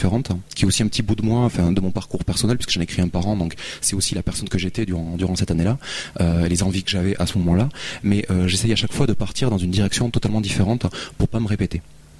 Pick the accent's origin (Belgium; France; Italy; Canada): France; Sans renier absolument le fait que je suis français